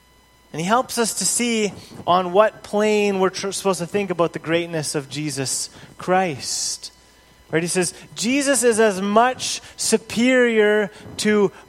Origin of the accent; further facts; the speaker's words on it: Canada; I'm Canadian, here I am, I'm living here